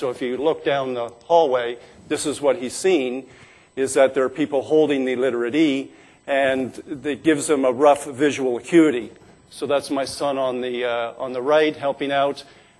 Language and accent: English; Canada; you can see that we're very Canadian